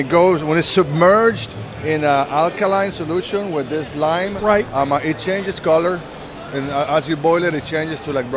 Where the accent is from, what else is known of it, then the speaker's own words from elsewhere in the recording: Costa Rica; now in Vermont, United States; I'm originally from Costa Rica. Are you? Yeah, but I've been in Vermont since 2000 and in the States since 1992, so I've lived in the United States more than I lived in Costa Rica.